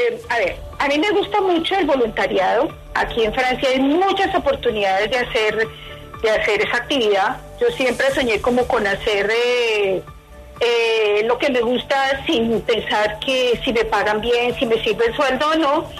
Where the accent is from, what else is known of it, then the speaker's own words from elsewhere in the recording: Bogotá, Colombia; Yo nací en Bogotá, soy bogotana.